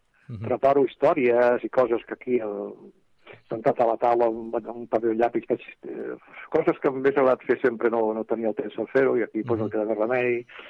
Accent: Catalonia, Spain; Català, com a bon català

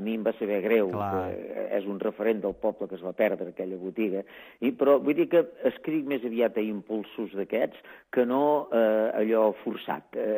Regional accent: Cassà de la Selva, Catalonia, Spain; Cassà de la Selva, el meu poble

